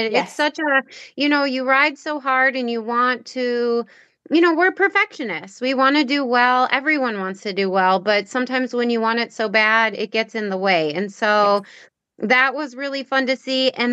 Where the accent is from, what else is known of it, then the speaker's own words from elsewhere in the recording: Oregon, Wisconsin, United States; from Oregon, Wisconsin, and you're listening to the Dressage Radio Show.